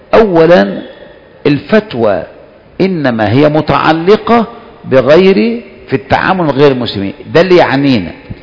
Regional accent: Egypt; احنا مصريين وعارفين بعض

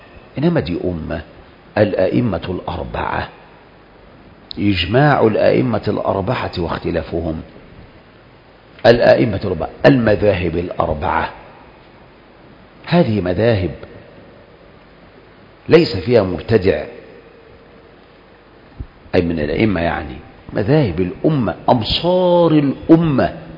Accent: Syria; مثل المثل عندنا في سوريا، راوح مكانك، مكانك راوح

